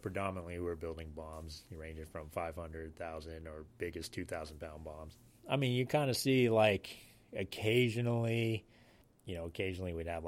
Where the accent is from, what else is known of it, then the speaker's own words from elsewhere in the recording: Hoonah, Alaska, United States; growing up in Hoonah's taught me, you know, things that helped me cope with the military.